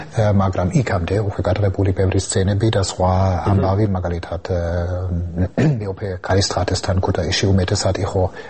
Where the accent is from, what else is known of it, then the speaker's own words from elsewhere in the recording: Germany; Georgian is a second language; now in Georgia; ჩემი გერმანული ფსიქოლოგიით და ჩემი ბავშვობიდან, ჩემი მოგონებები რაც მე მაქვს გერმანიდან